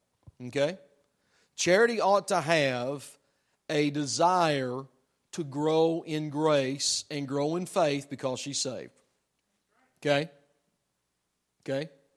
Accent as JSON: {"language": "English", "region": "Tennessee", "country": "United States", "said": "I'm a redneck from Tennessee. Look, I am a hillbilly, and I like classical music."}